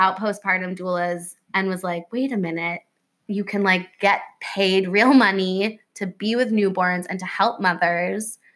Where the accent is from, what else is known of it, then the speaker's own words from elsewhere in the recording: New York City, New York, United States; So I grew up in New York City, New Yorker, born and raised. I lived in a really big apartment building on the Upper West Side with lots and lots of families.